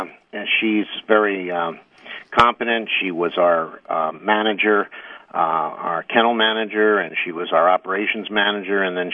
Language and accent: English; New Jersey, United States; now in Michigan, United States; That's how I came out to Michigan from New Jersey, was to be a vet at the through MSU.